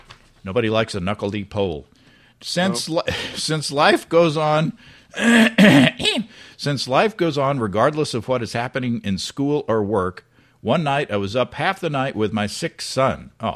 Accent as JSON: {"language": "English", "town": "Stockholm", "region": "Stockholm County", "country": "Sweden", "tie": "born or raised there", "said": "I was accepted into a brewing school south of Stockholm, my hometown."}